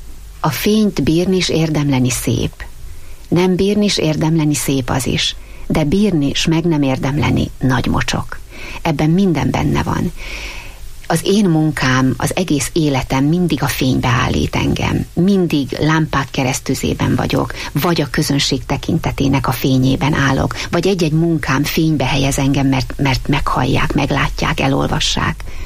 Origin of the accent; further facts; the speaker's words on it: Sátoraljaújhely, Borsod-Abaúj-Zemplén, Hungary; A férjemmel úgy terveztük az életünket, hogy Sátoraljaújhelyen maradunk. Mind a ketten ott születtünk, ott volt és ott van a családunk, ott vannak, akik szeretnek minket.